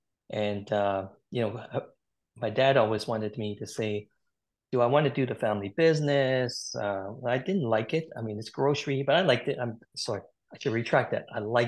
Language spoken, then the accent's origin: English; Vancouver, British Columbia, Canada; also born or lived in Burnaby / Surrey / Richmond; grocery stores, restaurants, throughout Vancouver. So growing up in that environment, we moved a lot. We moved from North Van, if you're familiar with Greater Vancouver, North Van, North Burnaby, South Burnaby, Tawatson, Cloverdale, Surrey, Richmond